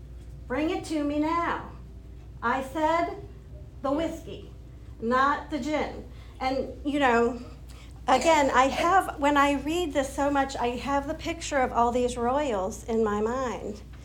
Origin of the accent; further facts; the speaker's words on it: Wisconsin, United States; I come from Wisconsin, where there are a lot of cows.